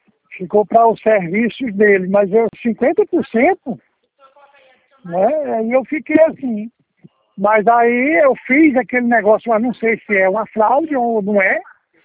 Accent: Brasília, Federal District, Brazil; Eu sou de aqui de Brasília.

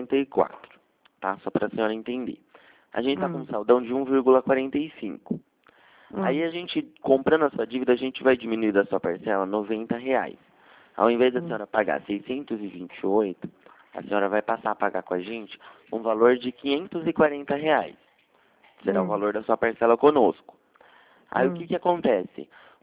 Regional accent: Piracicaba, São Paulo, Brazil; sou de Piracicaba, na verdade.

